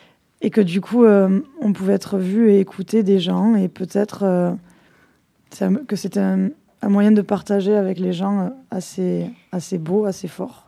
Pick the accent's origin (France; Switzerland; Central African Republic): France; nous, on croit toujours que tout le monde doit être comme nous, parce qu'on est français.